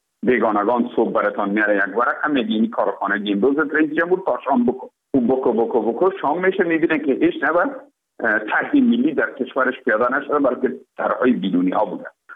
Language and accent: Persian; Afghanistan; ما افغان هستیم